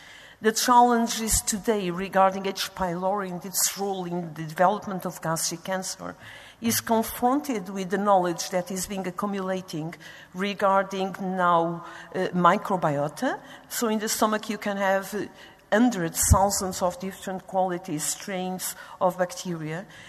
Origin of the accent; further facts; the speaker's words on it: Porto, Porto District, Portugal; I'm coming from Porto, Portugal.